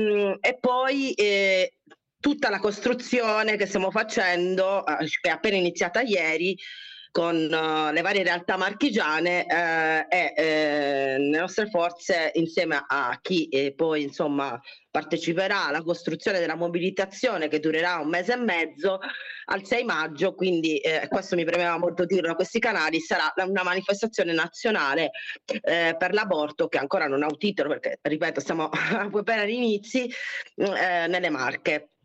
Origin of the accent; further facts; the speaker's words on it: Argentina; l'ho scelto proprio perché sono argentino, quindi essendo di italo argentino sento molto la parte